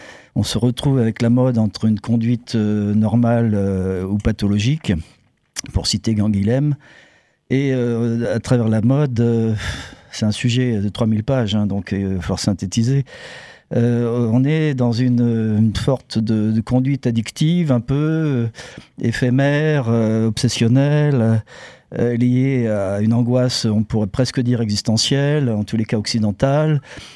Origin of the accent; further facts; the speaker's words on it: France; Ça nous rappelle le 19e siècle chez nous en France, quoi.